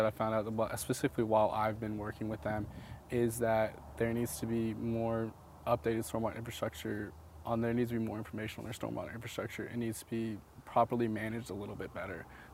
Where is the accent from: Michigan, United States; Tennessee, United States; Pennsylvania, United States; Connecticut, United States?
Tennessee, United States; Springfield; I'm from Springfield, Tennessee. It's around 30 minutes north of Nashville in this little hometown.